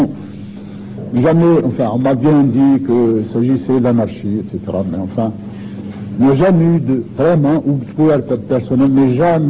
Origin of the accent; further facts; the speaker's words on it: Maghnia, Tlemcen Province, Algeria; Un professeur, alors que je venais de mon village, de Marnia, petit village, j'allais à Tlemcen